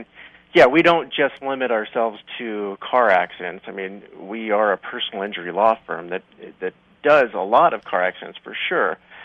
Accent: Colorado, United States; I grew up in Colorado, and I've always loved watching the Nuggets and the Broncos

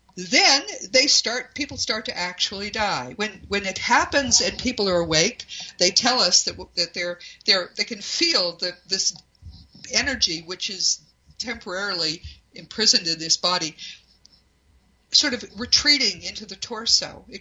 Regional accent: New England, United States; I'm from New England. There are many ghosts there in those old houses.

